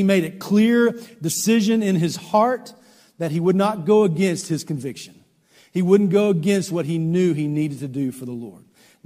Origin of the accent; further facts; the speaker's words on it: Texas, United States; but for me, I'm a Texan, it's all true.